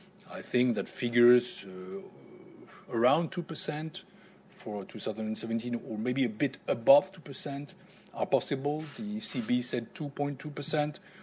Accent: France; in my home country, France, Madame Le Pen would be president

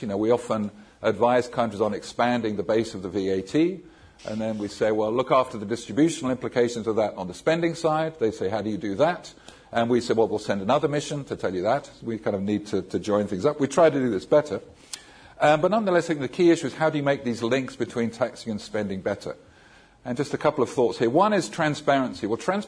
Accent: United Kingdom; And as a Brit, I can't really help but think

